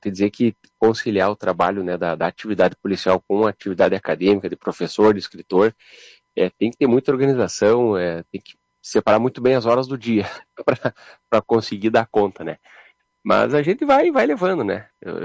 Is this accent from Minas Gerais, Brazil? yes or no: no; Lagoa Vermelha, Rio Grande do Sul, Brazil; eu sou natural de Lagoa Vermelha, né? … eu estou atuando no município de Criciúmal, né? Na fronteira com a Argentina aqui, quase fronteira com Santa Catarina, né?